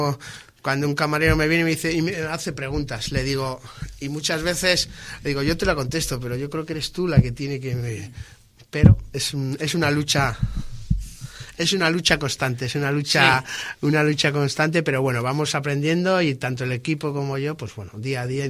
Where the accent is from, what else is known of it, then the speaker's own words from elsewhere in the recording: Laredo, Cantabria, Spain; now in Santoña, Spain; Yo soy de Laredo, mi madre es de Santoña, yo vivo en Santoña, mi pareja es de Santoña.